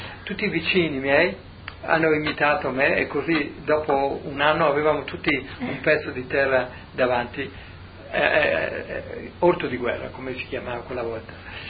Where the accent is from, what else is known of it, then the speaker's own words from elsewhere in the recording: Ovaro, Friuli-Venezia Giulia, Italy; born there; io sono nato a Ovaro, in Carnia, perché mio padre era guardia di finanza.